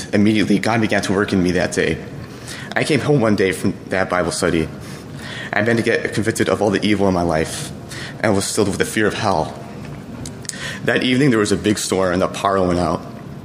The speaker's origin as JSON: {"language": "English", "town": "Chicago", "region": "Illinois", "country": "United States", "tie": "born there", "said": "I was born in Chicago, Illinois, into a Greek Orthodox family."}